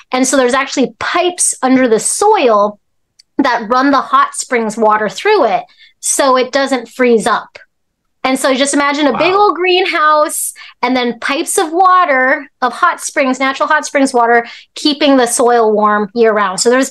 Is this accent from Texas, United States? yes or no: no; Alaska, United States; also born or lived in Hong Kong; we're immigrants from Hong Kong. And I was born in Hong Kong, but I grew up in Alaska since I was a baby.